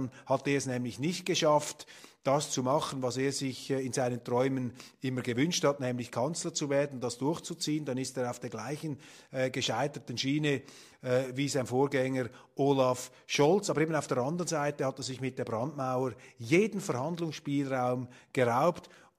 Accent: Switzerland; Und für mich als Schweizer und als liberal-konservativ

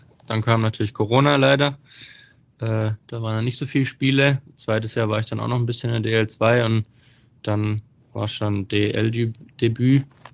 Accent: Bietigheim, Baden-Württemberg, Germany; Also ich bin ja aus Bietigheim

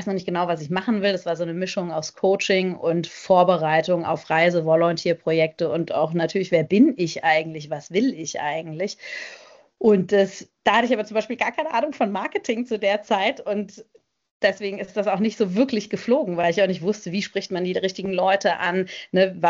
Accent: Frankfurt, Hesse, Germany; now in Freiburg, Germany; da, wo ich herkomme, ist halt Frankfurt

